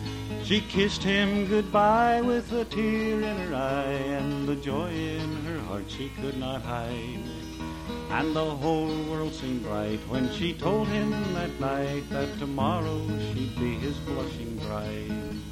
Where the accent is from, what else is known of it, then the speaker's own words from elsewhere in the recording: West Virginia, United States; I grew up in West, by God, Virginia.